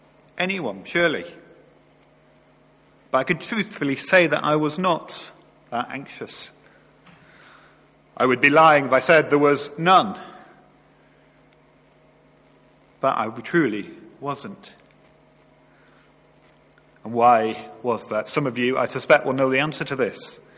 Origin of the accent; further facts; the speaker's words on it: Warrington, North West England, United Kingdom; I moved here from my hometown of Warrington in February. For those of you who don't know, Warrington is between Manchester and Liverpool, so it's about 200 miles by road.